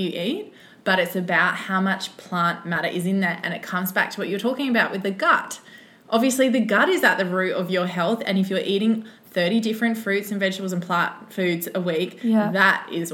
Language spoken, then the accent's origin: English; Australia; I grew up in Australia, so I don't really have, you know, I mean, my background's British